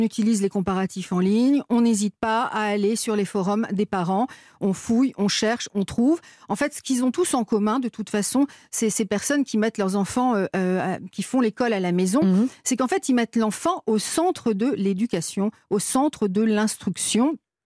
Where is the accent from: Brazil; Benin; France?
France; Hauts-de-France; Je ne suis pas du tout normande, je ne fais pas une réponse de normande, je suis plutôt de l'Oise.